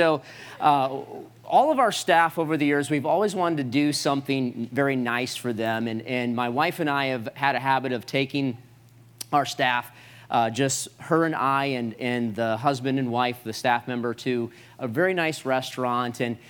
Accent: Saginaw, Michigan, United States; My wife is originally from Greenville. I am originally from Saginaw, and God put a Michigan man

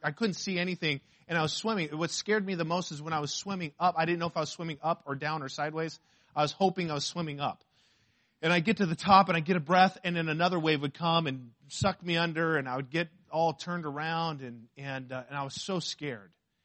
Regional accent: Arizona, United States; And I'm from Arizona, and so I wasn't used to, the ocean.

